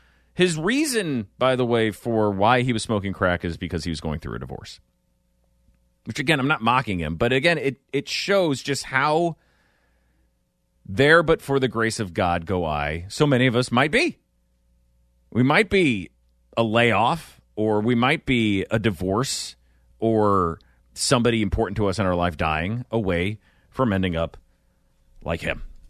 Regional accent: Rhode Island, United States; accent: Rhode Island; That's my Rhode Island accent.

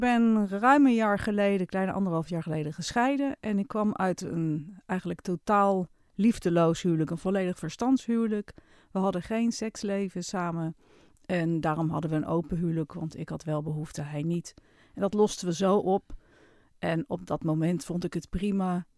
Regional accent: Amsterdam, North Holland, Netherlands; Ik ben verhuisd naar de Bollestreek. Ik kom oorspronkelijk uit Amsterdam, althans daar heb ik het grootste deel van mijn leven gewoond.

